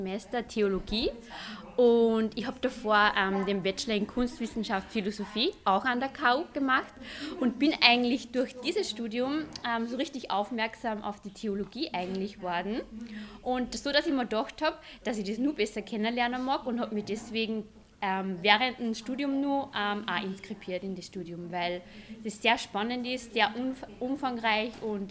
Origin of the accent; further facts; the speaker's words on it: Linz, Upper Austria, Austria; Ich komme aus Linz, also ich wohne in der Nähe sozusagen, habe nicht so weit her.